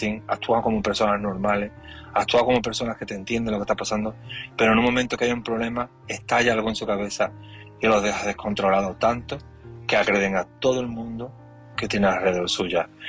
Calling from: Seville, Andalusia, Spain; de Sevilla. Y llamo para opinar del tema de esta noche.

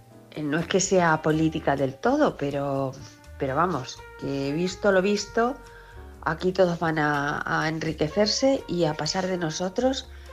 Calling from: Ciudad Real, Castilla-La Mancha, Spain; de Ciudad Real.

